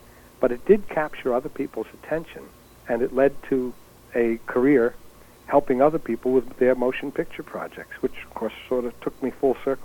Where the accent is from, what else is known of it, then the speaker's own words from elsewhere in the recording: United States; unknown to me, being an American, we started the show, and the fireworks began from the city of Oxford nearby.